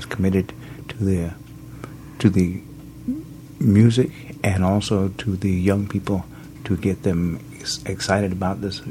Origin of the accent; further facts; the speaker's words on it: Charleston, South Carolina, United States; born there; Okay, I was born in South Carolina, Charleston.